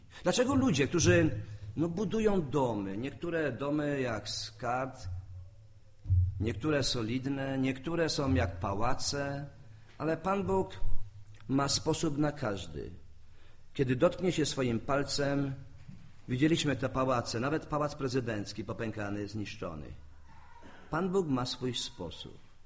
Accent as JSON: {"language": "Polish", "town": "Oświęcim", "region": "Lesser Poland", "country": "Poland", "said": "Ja z Oświęcimia pochodzę."}